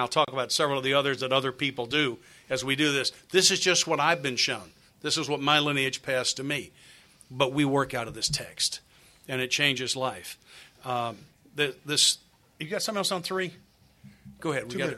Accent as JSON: {"language": "English", "region": "the South", "country": "United States"}